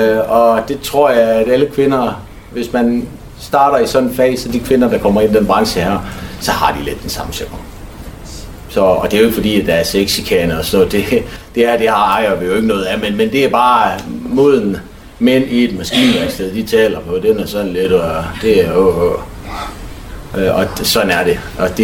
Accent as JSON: {"language": "Danish", "town": "Frederikshavn", "region": "North Denmark Region", "country": "Denmark", "said": "Man kan godt bo i Sæby eller Frederikshavn. Jeg er selv fra Frederikshavn."}